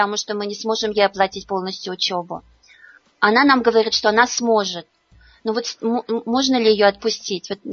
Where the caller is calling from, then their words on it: Nizhnekamsk, Tatarstan, Russia; Я звоню вам из Нижнекамска